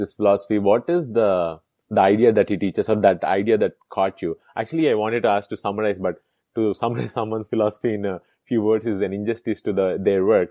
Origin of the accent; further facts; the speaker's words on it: India; moved away as an adult; I remember when I first landed in the US, I came to Penn State for my master's and I came from India, which is not that conservative at that time.